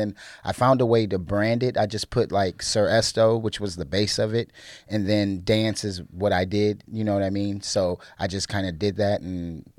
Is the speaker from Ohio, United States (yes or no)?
yes; Holland, Ohio, United States; also born or lived in Toledo, Ohio; I was born in Toledo, Ohio. But there's no hospitals in Holland, Ohio. So obviously, I can't be born there. So, but I was raised in Holland, definitely.